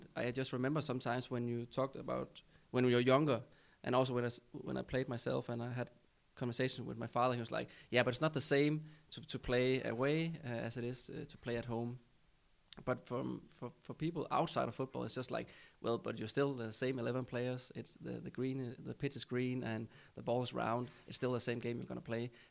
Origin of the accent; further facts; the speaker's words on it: Denmark; and also we are from Denmark, and it was probably the worst World Cup ever in Danish history.